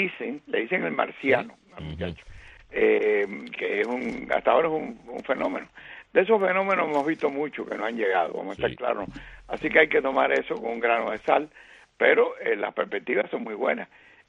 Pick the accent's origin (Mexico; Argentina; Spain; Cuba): Cuba; moved away; somos los cubanos, que salimos con... Yo salí con la ropa que tenía puesta de Cuba